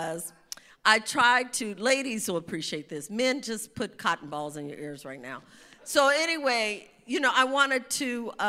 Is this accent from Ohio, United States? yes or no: no; California, United States; as soon as we moved back to California, I'm from the Bay Area, as soon as we moved back there